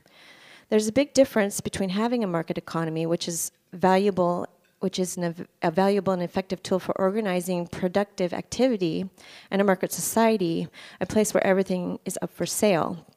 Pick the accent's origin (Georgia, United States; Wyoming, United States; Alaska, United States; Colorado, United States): Alaska, United States; Juneau; If we take the example of my hometown, according to the New York Times, this is just to like stick it to Anchorage for a second, Juneau, Alaska is one of the most visually pleasing small cities anywhere